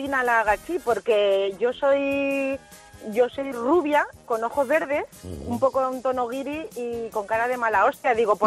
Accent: Albacete, Castilla-La Mancha, Spain; now in El Puerto de Santa María, Spain; Desde el puerto de Santa María, pero soy de Albacete.

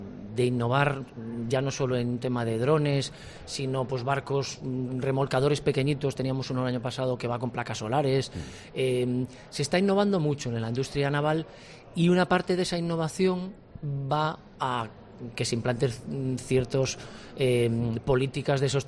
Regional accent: Vigo, Galicia, Spain; yo que soy gallego de Vigo

